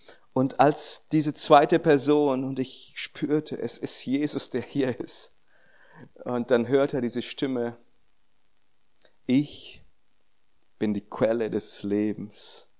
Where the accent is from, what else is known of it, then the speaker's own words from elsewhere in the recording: Rio Grande do Sul, Brazil; wenn wir in Porto Alegre sind, das ist ganz im Süden, das ist das Bundesland, wo ich aufgewachsen bin